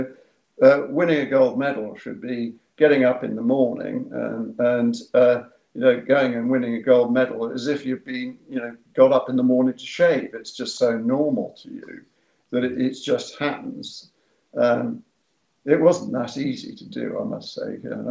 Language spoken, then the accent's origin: English; Yapton, South East England, United Kingdom; You know, I'm from Yapton, West Sussex, you know.